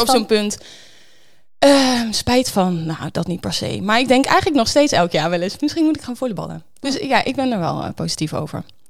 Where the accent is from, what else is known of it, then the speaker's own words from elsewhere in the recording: Oerle, North Brabant, Netherlands; En wij deden in Oers, waar ik vandaan kom, Oerlen, deden wij altijd volleybaltoernooitjes.